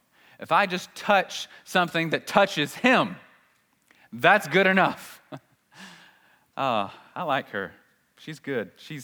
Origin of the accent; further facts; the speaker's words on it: Leeds, Yorkshire and the Humber, United Kingdom; I heard about a celebrity coming to my hometown once, Leeds